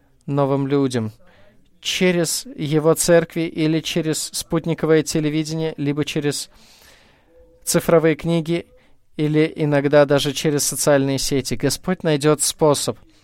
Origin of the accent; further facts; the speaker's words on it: Beirut, Beirut Governorate, Lebanon; Russian is a second language; Мне хотелось бы сказать вам, я приехал из Бейрута, из Ливана. Мы меньшинство из меньшинства.